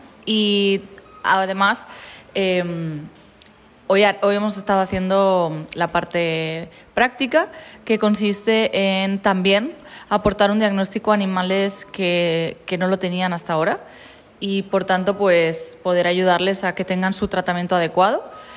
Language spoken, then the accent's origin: Spanish; Spain; soy doctora, vengo desde España